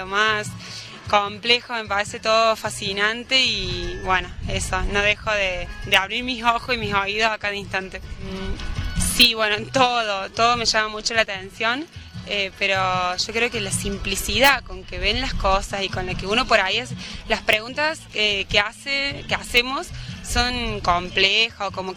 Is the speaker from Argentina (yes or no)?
yes; Argentina; vengo de Argentina y el encuentro hasta ahora me está sorprendiendo a cada minuto